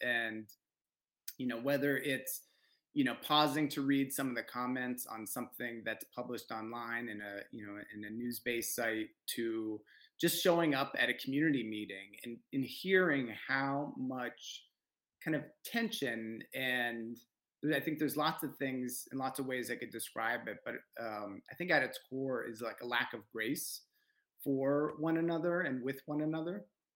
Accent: Greenwood, Mississippi, United States; I'm originally from Greenwood, Mississippi, and now reside in Lakeland, Florida.

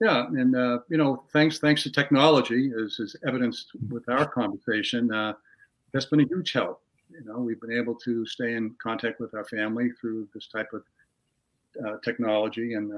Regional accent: Westbrook, Maine, United States; I grew up in Westbrook, Maine. Born in 1954. I grew up in a blue-collar neighborhood. My mother and my father both worked at the paper mill most of their adult lives.

